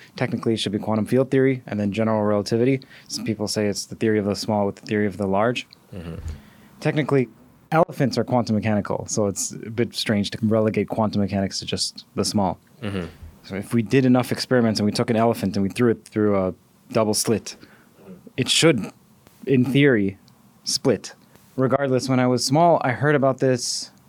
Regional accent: Toronto, Ontario, Canada; And I'm also from Toronto

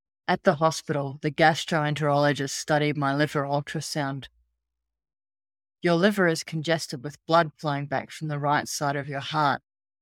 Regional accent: Brisbane, Queensland, Australia; born there; I was born here in Brisbane

